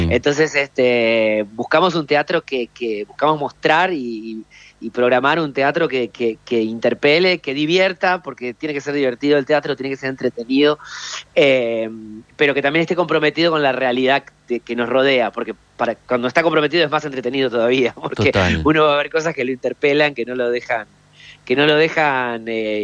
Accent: Villa Bosch, Buenos Aires Province, Argentina; yo soy de Villa Bosch, de 3 de febrero

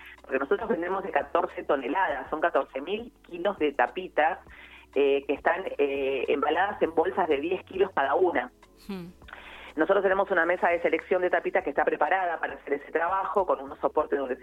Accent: San Martín, Buenos Aires Province, Argentina; Hablo así porque yo soy del partido de San Martín.

